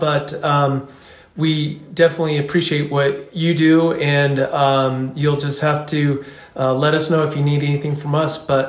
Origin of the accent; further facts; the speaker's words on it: Jackson Hole, Wyoming, United States; now in Alpine, United States; I grew up in Jackson Hole, fourth generation native. I've lived in Alpine since 2006.